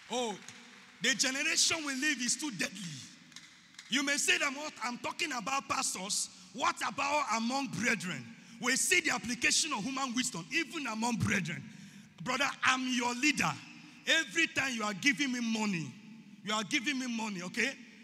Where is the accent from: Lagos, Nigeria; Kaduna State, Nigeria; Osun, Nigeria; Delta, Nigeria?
Delta, Nigeria; I am from Delta State. In the Delta State where I'm coming from, my father, my late father, has 7 acres of land. 7 acres. I am the first son.